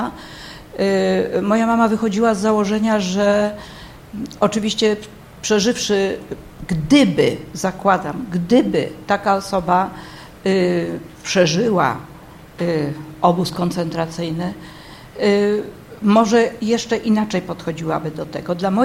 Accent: Elbląg, Warmian-Masurian Voivodeship, Poland; born there; ja się urodziłam w Elblągu w 50 roku.

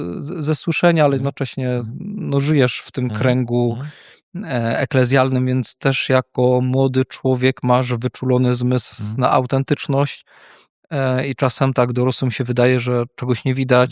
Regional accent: Poznań, Greater Poland Voivodeship, Poland; Pochodzę z Poznania, więc pyra.

